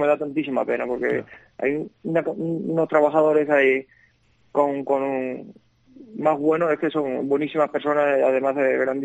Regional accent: Siruela, Extremadura, Spain; now in Badajoz, Spain; yo en Badajoz me siento como en mi casa, aunque yo soy de Siruela, pero al final, los que somos de pueblo

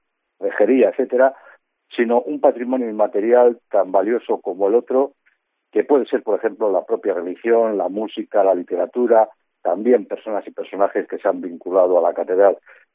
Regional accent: Community of Madrid, Spain; Yo personalmente soy madrileño y me he casado en la catedral, he bautizado a mis hijos en la catedral.

